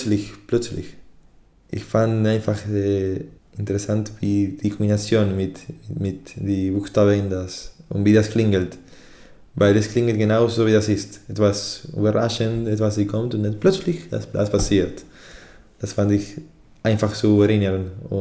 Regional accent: Buenos Aires, Argentina; German is a second language; Ich komme ja aus Argentinien, aus Buenos Aires, Argentinien. Und wir waren drei, vier, nicht so viele, die Deutsch studiert hatten.

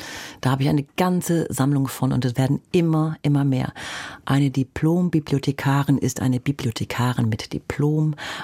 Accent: North Germany, Germany; ich komme aus Norddeutschland, da kann man ein bisschen was machen.

